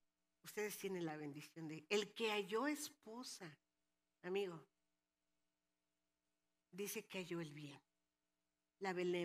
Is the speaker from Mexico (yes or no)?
yes; Mexico City, Mexico; Soy del DF, soy chilanga, pero ya me supo.